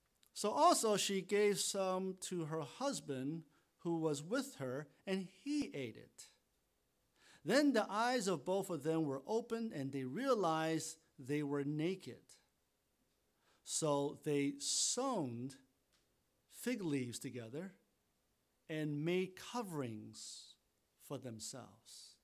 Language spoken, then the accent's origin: English; Taiwan; now in New York City, United States; growing up in Taiwan as a kid, and as a toddler, going to kindergarten